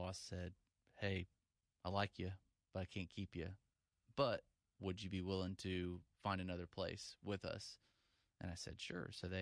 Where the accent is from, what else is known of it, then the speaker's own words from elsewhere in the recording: Indiana, United States; now in Charlotte, United States; Indiana, originally.